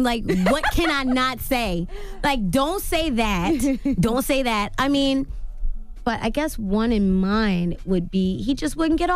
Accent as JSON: {"language": "English", "town": "Baltimore", "region": "Maryland", "country": "United States", "said": "I'm from Baltimore City."}